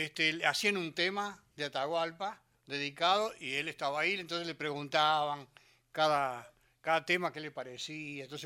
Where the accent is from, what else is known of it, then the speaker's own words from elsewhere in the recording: Córdoba, Argentina; moved away as an adult; Yo vine de Córdoba, justamente, yo vine a los 19 años, solo